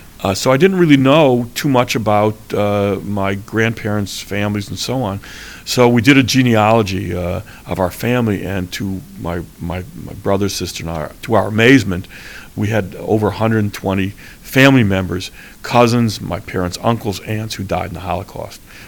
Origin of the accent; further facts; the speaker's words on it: Cleveland, Ohio, United States; my mother and father resettled a lot of survivors where I grew up in Cleveland, Ohio.